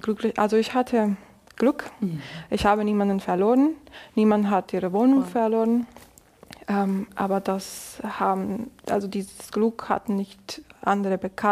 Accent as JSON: {"language": "German", "town": "Valencia", "region": "Carabobo", "country": "Venezuela", "second_language": "German", "moved": "yes", "lives_now": "Germany", "said": "Also ich komme aus Valencia, das ist in der Nähe von Caracas, und dort habe ich auch noch Familienangehörige, Tanten, Cousinen"}